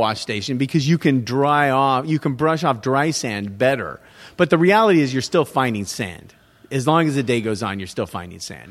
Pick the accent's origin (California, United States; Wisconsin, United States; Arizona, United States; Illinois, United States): California, United States; Huntington Beach; I grew up in Huntington Beach. Everyone I know surfed. I didn't like going to the beach.